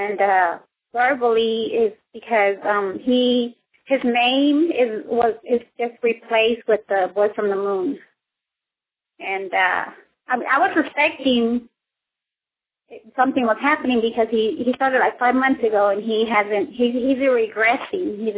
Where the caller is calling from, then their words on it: Dallas, Texas, United States; I'm calling from Dallas, Texas.